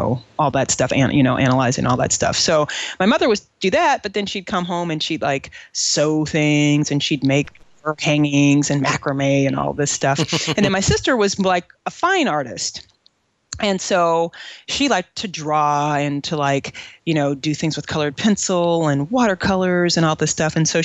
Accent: Ohio, United States; moved away as an adult; I did not. I grew up in Ohio.

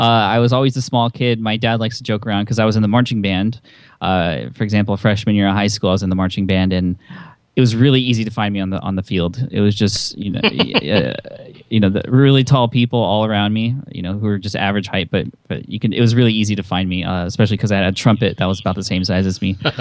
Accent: San Diego, California, United States; also born or lived in Connecticut; I was born on the East Coast in Connecticut, actually. A lot of people don't know that. But I came to San Diego when I was about six and was there until I went to college and came back after college.

